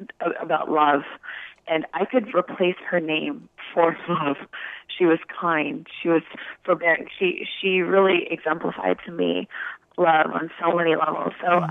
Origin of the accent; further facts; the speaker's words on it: Santa Monica, California, United States; So, as you mentioned, I am a native of Los Angeles. So I grew up in the same house from birth in Santa Monica, California. I have all my family in LA, actually, my grandparents on both sides.